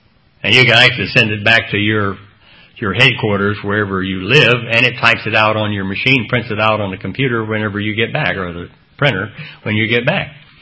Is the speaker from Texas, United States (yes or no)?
yes; Texas, United States; I said, "Well, I'm a Texan, and we just say whatever comes to our mind at the point in any way we want to say it